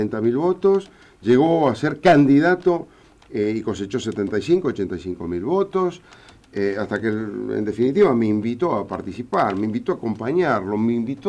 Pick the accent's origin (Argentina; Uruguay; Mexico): Argentina; Justiniano Posse, Córdoba; Provengo de Justiniano Pozo, un pueblo de la provincia de Córdoba, no nací en Nueva York.